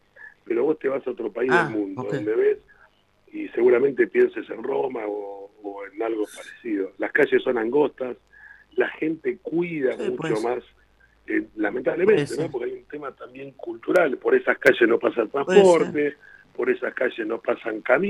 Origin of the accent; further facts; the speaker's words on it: La Plata, Buenos Aires Province, Argentina; yo soy uno de ellos, soy platense, nací en esta ciudad y me voy a morir en esta ciudad.